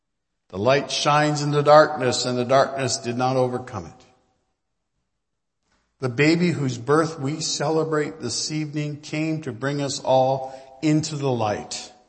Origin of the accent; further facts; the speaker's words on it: Brantford, Ontario, Canada; And actually, I grew up in Brantford.